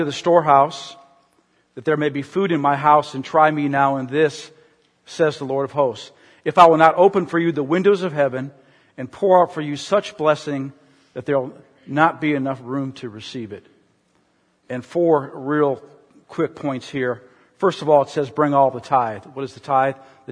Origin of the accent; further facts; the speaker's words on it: Minnesota, United States; some things that I experienced in my family growing up in Minnesota